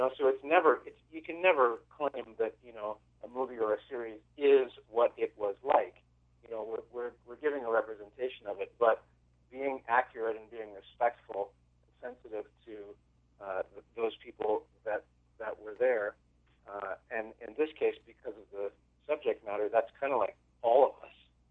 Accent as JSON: {"language": "English", "country": "Canada", "said": "I can look at it from a Canadian perspective, you know, so I can say, like, as a Canadian, some of these things, you know, are completely crazy to us"}